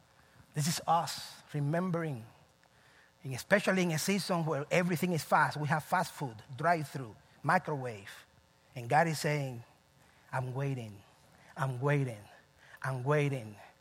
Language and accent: English; Cuba; moved away; I remember when I came from Cuba 2001 December